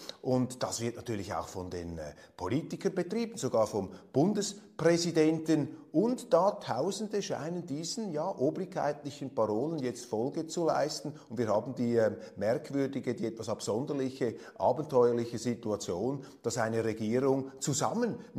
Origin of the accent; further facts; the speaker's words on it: Switzerland; Und als Schweizer berührt mich dieser Vorgang als einigermaßen skurril, als seltsam.